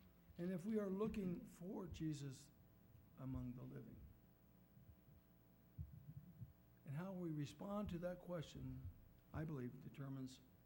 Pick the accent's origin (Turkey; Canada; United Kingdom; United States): United States; Ohio; I'm from Ohio.